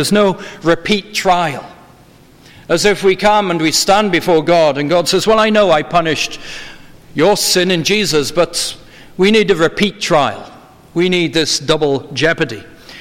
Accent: Wales, United Kingdom; the hymnal with which I grew up in Wales.

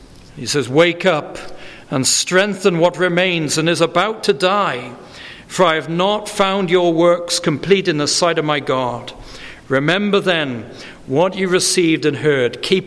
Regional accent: United Kingdom; I can think of instances coming up right now in my home country, the United Kingdom

